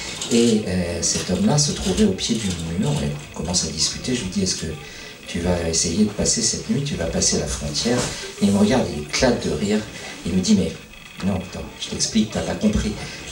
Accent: France; born there; Vous l'avez dit, je suis né en France.

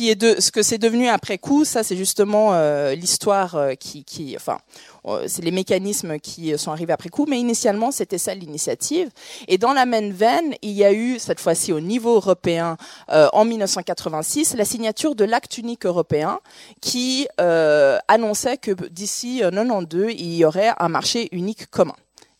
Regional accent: Switzerland; mais je suis de Suisse. Et quand on est de Suisse, on a un rapport assez particulier avec la France

